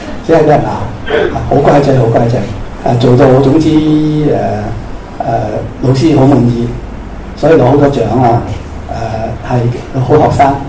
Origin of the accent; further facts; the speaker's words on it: Sham Shui Po, Hong Kong; born there; 我家里呢一点钱都没有的，我爸爸是一个低级的公务员，我在深水埗出世，深水埗今天是十八区最穷的一区，